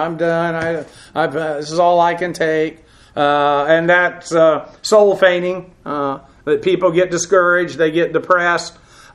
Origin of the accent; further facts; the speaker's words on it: United States; And so then, as an American, as you watch the country go down in various ways